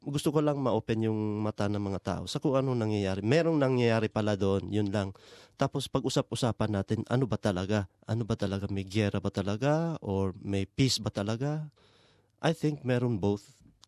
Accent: Mindanao, Philippines; So, parang rin yun sa simbolo ng kung ano nangyayari dun sa amin sa Mindanao.

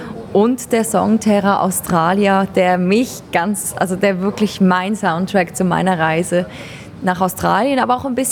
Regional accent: Switzerland; als Schweizerin erfolgreich in Deutschland, gewonnen in Deutschland

